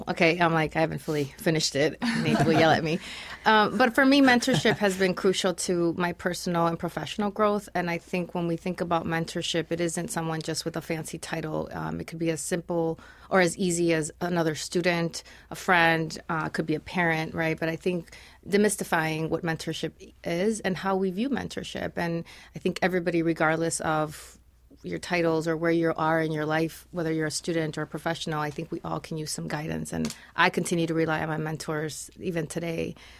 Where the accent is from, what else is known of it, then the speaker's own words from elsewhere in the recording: Mexico; now in Milwaukee, United States; I was born in Milwaukee, but I was raised in Mexico. And so my roots are kind of in Mexico.